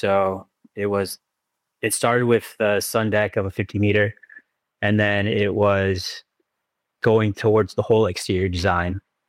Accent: Michigan, United States; So I grew up in Michigan, Southeast Michigan, and I went to a design school called Lawrence Tech.

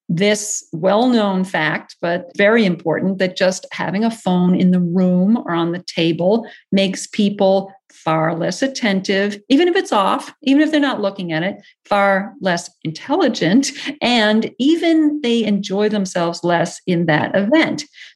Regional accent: Massachusetts, United States; I was always very interested in the world beyond the small town where I grew up in Massachusetts.

